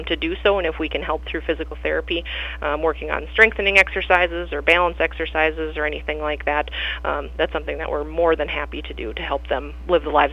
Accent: Montevideo, Minnesota, United States; born and raised in Montevideo as well, so my mom was a high school social worker for many years, and my dad was a city mail carrier, so I've been in Montevideo and in the area for a long time.

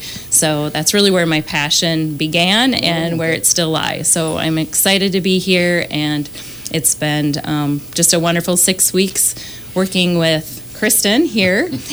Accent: Aitkin, Minnesota, United States; I grew up in Aiken, which is a small town near Brainerd, Minnesota, mm-hmm. central Minnesota, and spent really the first 45 years of my life there

